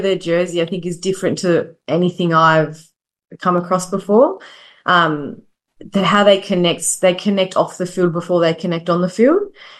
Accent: Australia; And growing up in Australia, you miss those little 1%ers of the culture

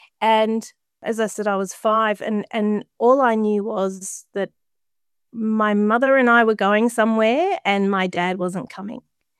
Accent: Abadan, Khuzestan, Iran; So I was born in Abadan, but I really have no memories of that place whatsoever, because I was one when the war with Iraq broke out.

